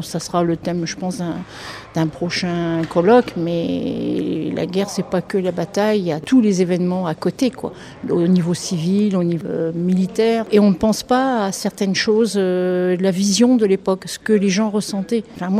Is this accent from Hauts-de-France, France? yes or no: yes; Noyon, Hauts-de-France, France; moi je suis originaire de Noyon